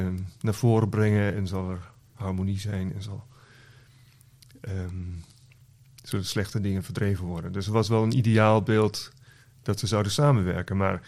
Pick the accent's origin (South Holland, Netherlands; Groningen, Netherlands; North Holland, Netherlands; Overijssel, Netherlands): North Holland, Netherlands; Ik kom zelf uit West-Friesland, wat in Noord-Holland is.